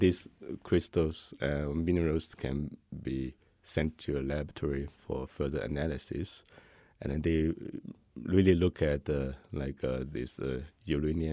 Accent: China; because my hometown is in the southeast part of China, so there are a lot of granite, like a mountain

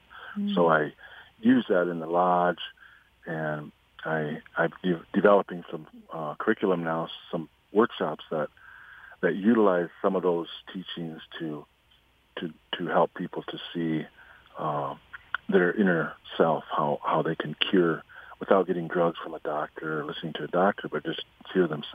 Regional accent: United States; Yeah, and it denies our nationhood as human beings. We're a Dakota nation.

